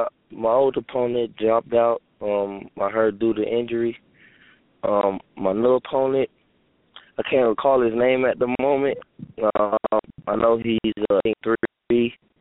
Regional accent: Florida, United States; I'm originally from Florida, so I wrestled there in Florida.

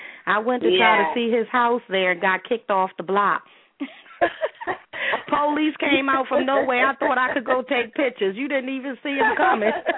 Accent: Maryland, United States; now in Atlanta, United States; I'm originally from Maryland, but I live in Atlanta.

